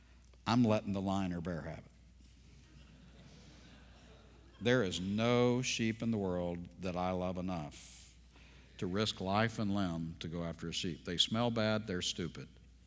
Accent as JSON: {"language": "English", "region": "Texas", "country": "United States", "tie": "born or raised there", "said": "I grew up in East Texas. One of the things we did when we were younger, because we were boys from East Texas, is we had rock fights."}